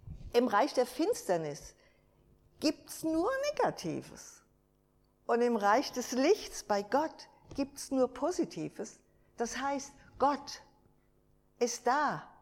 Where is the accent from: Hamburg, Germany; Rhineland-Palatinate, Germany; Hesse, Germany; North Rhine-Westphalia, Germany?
Hesse, Germany; Gelnhausen; Wisst ihr, Geschwister, wir kommen ja aus Gelnhausen.